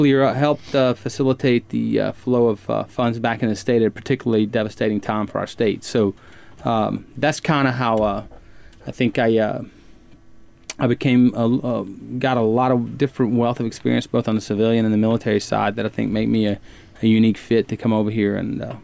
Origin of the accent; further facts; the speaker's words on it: Merryville, Louisiana, United States; also born or lived in Lake Charles; Well, I grew up in Maryville, Louisiana, which is just a couple of miles from Texas, on the probably about 3 miles from the Texas border, right across from Newton and Bonware. Then I spent a lot of my college time in Lake Charles.